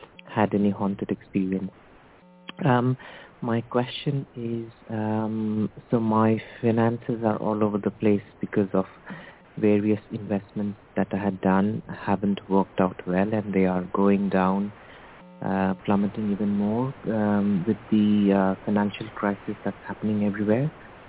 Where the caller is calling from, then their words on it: United Kingdom; I'm calling from the United Kingdom.